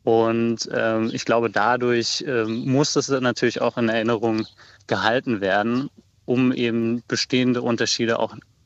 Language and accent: German; Rostock, Mecklenburg-Vorpommern, Germany; Wenn ich sage, ich komme aus Rostock, wird natürlich direkt gefragt